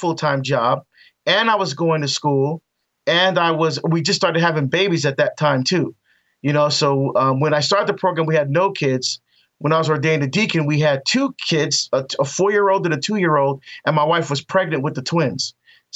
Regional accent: New Jersey, United States; moved away as an adult; now in Oregon, United States; So she's from Oregon. So I moved from Jersey. We got out to Oregon, got married and all that.

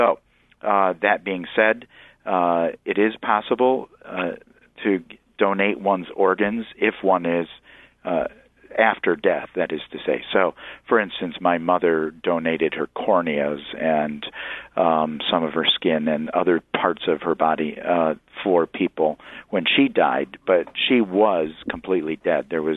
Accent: Saginaw, Michigan, United States; I'm from Michigan. I'm from Saginaw originally, and I used to travel the Upper Peninsula quite a bit.

